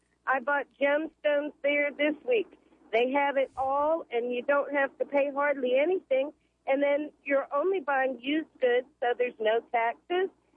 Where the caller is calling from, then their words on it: Tampa, Florida, United States; I'm calling from Tampa.